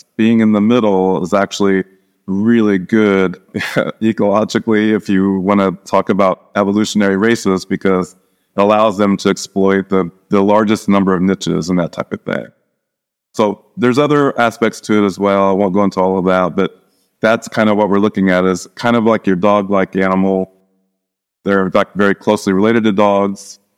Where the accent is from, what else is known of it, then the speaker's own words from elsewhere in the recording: Kansas, United States; as a small boy, I grew up in Kansas, a little tiny town, little small town in rural Kansas.